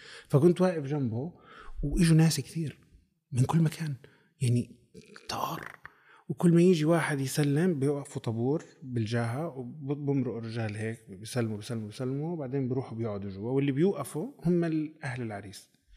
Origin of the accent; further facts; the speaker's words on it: Palestine; moved away; هذا كفلسطيني مغترب عم بحكي لك صدقا، ما بعرف ليش بحبها